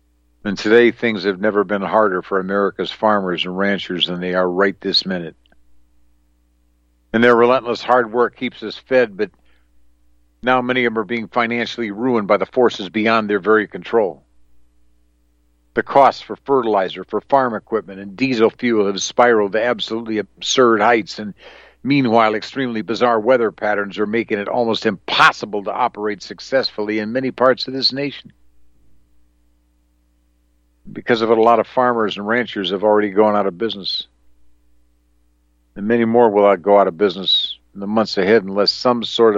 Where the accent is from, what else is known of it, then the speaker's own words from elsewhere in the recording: Wisconsin, United States; born there; I was born in the Kettle Marine Territory of Wisconsin.